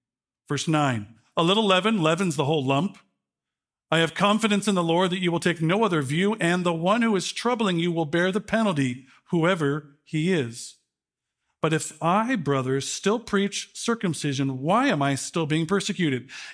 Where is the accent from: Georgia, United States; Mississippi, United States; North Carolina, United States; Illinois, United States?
Illinois, United States; Chicago; My hometown of Chicago often features the fastest times each year.